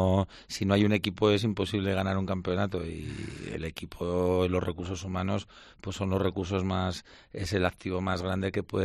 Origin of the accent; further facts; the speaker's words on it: Spain; los españoles todavía somos muy, muy de tocar.